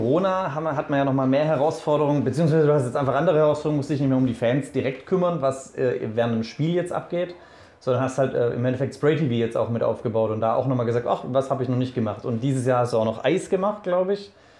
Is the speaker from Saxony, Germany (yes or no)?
yes; Leipzig, Saxony, Germany; Da war ein Fan erbost, dass ich mitkommentiert habe als Leipziger